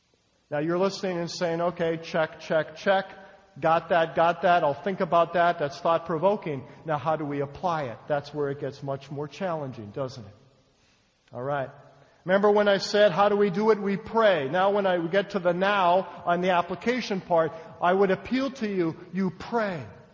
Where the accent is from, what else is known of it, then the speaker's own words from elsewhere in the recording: Canada; I grew up in Canada where the healthcare system is totally socialized.